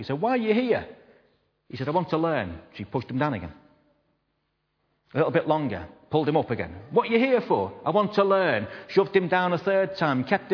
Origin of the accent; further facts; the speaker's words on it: Liverpool, North West England, United Kingdom; I'm a Scouser amongst Scousers. If you ain't a Scouser, excuse me, but I'm a Scouser amongst Scousers.